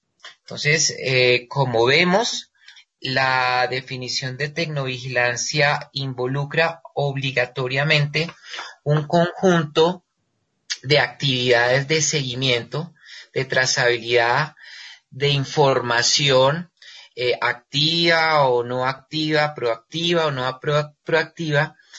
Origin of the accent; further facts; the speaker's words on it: Colombia; Yo quise remitirme, dado que soy de Colombia, a la definición que legalmente tenemos en este momento.